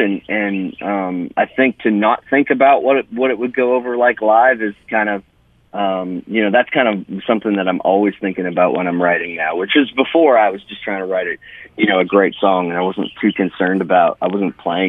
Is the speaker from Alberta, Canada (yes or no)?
yes; Spirit River, Alberta, Canada; Even though like I grew up in Spirit River and kind of that Peace Country area, and you know, there's a lot of great little small towns in there, you know, Peace River included.